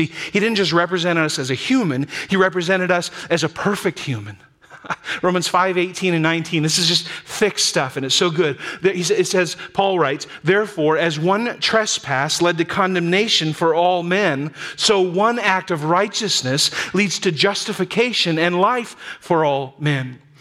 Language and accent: English; North Dakota, United States; I'm not from South Dakota. I'm from North Dakota.